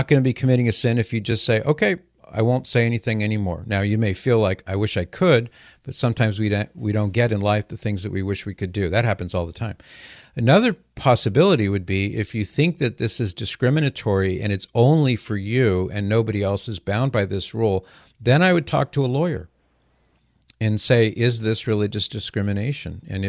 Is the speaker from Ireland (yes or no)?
no; California, United States; We love California. I'm a native Californian. So is my wife. We're both born and raised in California, lived most of our lives in California, raised most of our kids, at least in the early days in California.